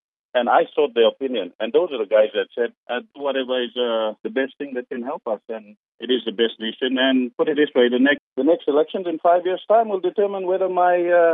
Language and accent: English; Leh, Ladakh, India; I'm from Leh. I grew up in the settlements and slums of Leh. Spent all my life there.